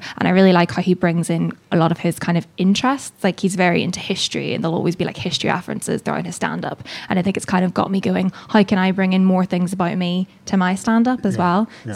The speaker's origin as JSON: {"language": "English", "region": "Northern Ireland", "country": "United Kingdom", "said": "because I was doing this course in London, the first thing everyone said was, oh, you're from Northern Ireland."}